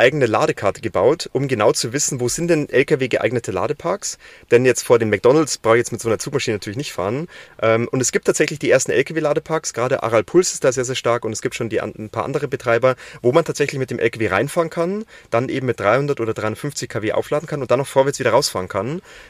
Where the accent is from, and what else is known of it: Bavaria, Germany; now in East Frisia, Germany